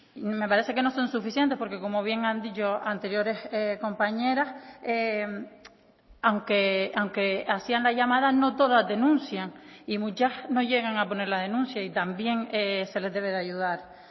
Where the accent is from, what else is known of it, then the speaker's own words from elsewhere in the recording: Fuerteventura, Canary Islands, Spain; sobre todo en islas como la que vengo de Fuerteventura.